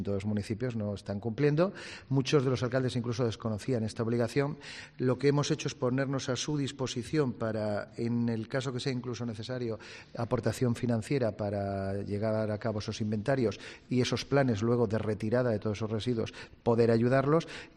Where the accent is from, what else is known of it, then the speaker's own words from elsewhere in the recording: Penagos, Cantabria, Spain; La verdad que estamos en mi pueblo, estamos en mi ayuntamiento, yo que soy de Penagos